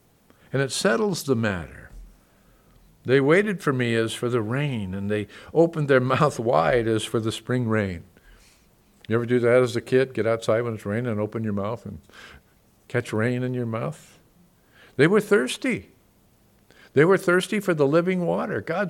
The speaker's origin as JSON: {"language": "English", "region": "California", "country": "United States", "said": "Remember one time in Vermont, you know, they're farmers back there, and here I am from California."}